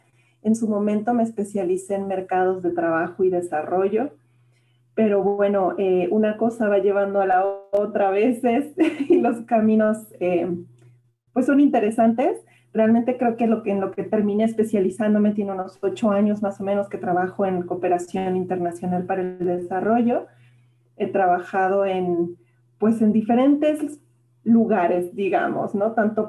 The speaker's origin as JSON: {"language": "Spanish", "region": "Puebla", "country": "Mexico", "also_born_or_lived": "France", "said": "soy poblana, así que estudié mi licenciatura en Puebla, una parte en Puebla, una parte en Francia."}